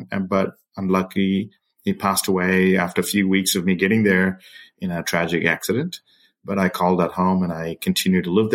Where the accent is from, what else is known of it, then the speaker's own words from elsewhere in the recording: India; now in United States; I was born in India. My mother is a refugee from Myanmar or Burma, and my father's side is Indian.